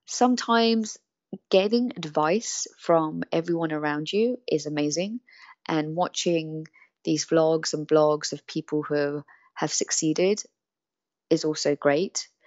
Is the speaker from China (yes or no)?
yes; China; From my accent, you won't know, but I'm Chinese, and my parents were very focused on me doing academia, which I did.